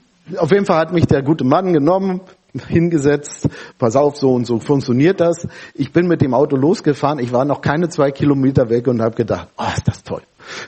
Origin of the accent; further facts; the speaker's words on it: Potsdam, Brandenburg, Germany; born there; Ich komme dort aus der Ecke, ich bin geborener Potsdamer